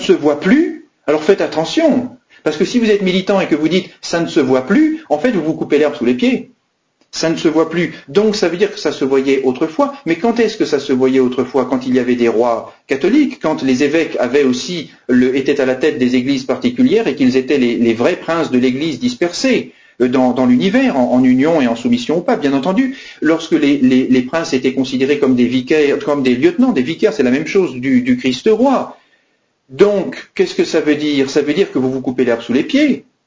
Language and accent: French; France; ça c'est toute autre chose, nous sommes français.